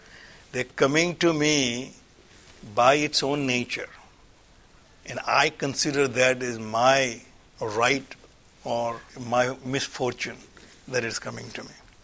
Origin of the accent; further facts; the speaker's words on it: India; I grew up in India